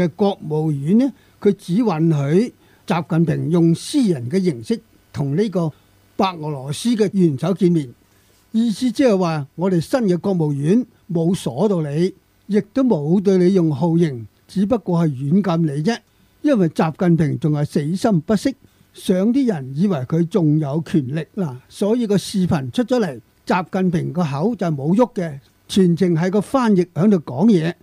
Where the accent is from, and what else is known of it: Hong Kong